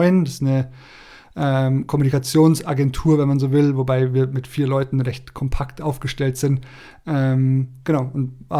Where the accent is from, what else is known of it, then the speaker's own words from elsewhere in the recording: Bayreuth, Bavaria, Germany; 34 Jahre alt, wohne in Aschau, wie der Jasper eben auch. Gebürtig komme ich aus Bayreuth, aus Oberfranken und dann hat mich so mein beruflicher Werdegang damals in Richtung Alpen verschlagen, dann recht spontan auch nach Aschau.